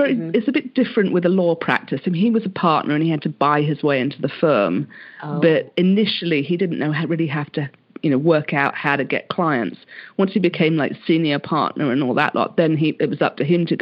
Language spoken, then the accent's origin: English; Hong Kong; moved away as an adult; also born or lived in England; I was born in England and then I moved over to Hong Kong when I was about sort of 7 or 8. And so I did pretty much all my schooling over there. And then I went back to England for university.